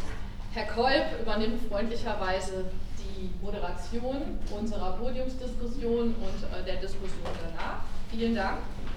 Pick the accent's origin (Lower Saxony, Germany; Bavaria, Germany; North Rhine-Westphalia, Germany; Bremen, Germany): North Rhine-Westphalia, Germany; Cologne; aus meiner alten Heimat ungefähr da ist, Bonn, ich komme aus Köln.